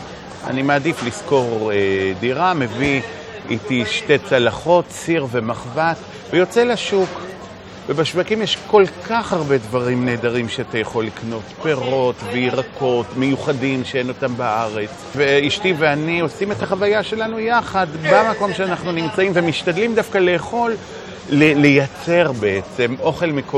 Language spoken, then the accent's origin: Hebrew; Ramat Gan, Tel Aviv District, Israel; also born or lived in Beit Dagan; עד גיל 6 גדלתי בעיירת עולים קטנה בדגן, היום לא רחוק מתל אביב. ואחר כך עברתי לגור על גבול בני ברק רמת גן.